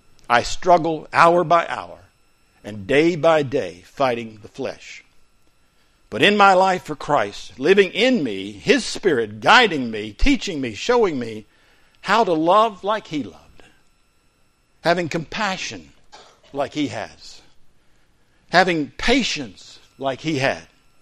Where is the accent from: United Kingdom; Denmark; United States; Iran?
United Kingdom; Wales; He and I are the same thing. We came from Wales.